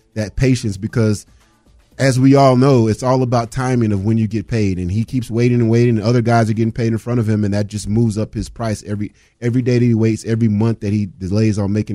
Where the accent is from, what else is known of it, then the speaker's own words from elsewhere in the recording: Texas, United States; Maybe it's because I'm from Texas. I don't know. We call it Roman noodles.